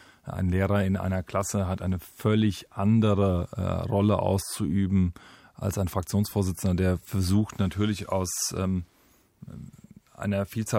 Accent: Oberstdorf, Bavaria, Germany; born there; Ich komme nun mal gebürtig aus Oberstdorf, aus dem Oberallgäu.

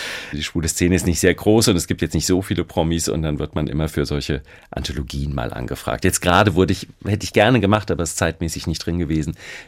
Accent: Frankfurt, Hesse, Germany; Da habe ich schon gedacht, Eulen nach Athen tragen als Frankfurter Berlinisch in Berlin Premiere.

